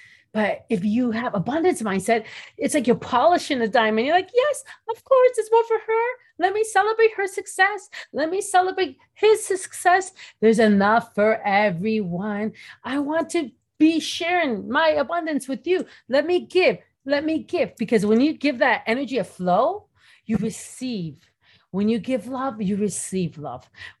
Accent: Toronto, Ontario, Canada; growing up in Toronto, in a ghetto, I would call it, and with a single mother

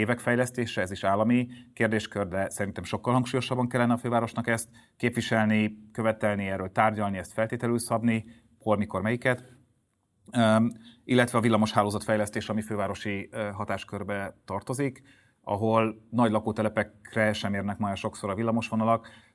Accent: Budapest, Hungary; born there; Azért én itt születtem, Budapestért dolgozom 20 éve

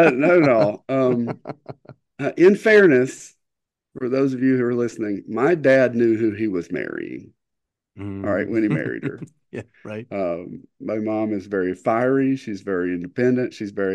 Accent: Kentucky, United States; So we're from Eastern Kentucky to the Panhandle of Florida, about 13 hours, I think, away.

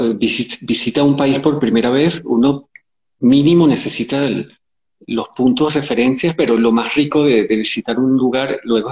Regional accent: Venezuela; Yo soy de Venezuela, nací en Venezuela

